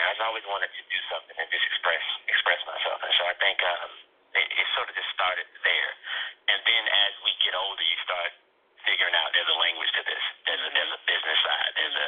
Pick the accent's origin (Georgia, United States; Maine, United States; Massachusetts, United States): Georgia, United States; I'm from Georgia originally, right?